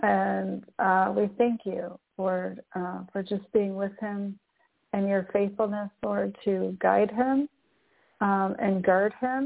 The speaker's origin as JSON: {"language": "English", "region": "Michigan", "country": "United States", "tie": "born or raised there", "said": "I grew up in the north. I grew up in Michigan and we had like dark, rich, black soil."}